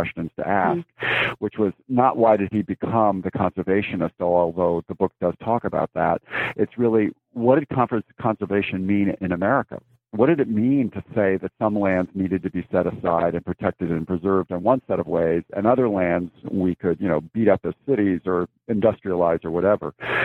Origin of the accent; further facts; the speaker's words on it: Connecticut, United States; moved away as an adult; now in Claremont, United States; I grew up in Connecticut and went to high school there and ultimately came west for college at Pitzer College in Claremont, California